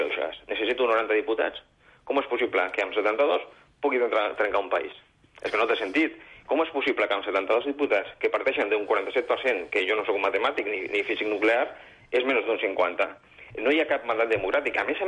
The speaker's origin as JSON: {"language": "Catalan", "region": "Catalonia", "country": "Spain", "said": "Perquè a vegades jo soc gent i també soc català."}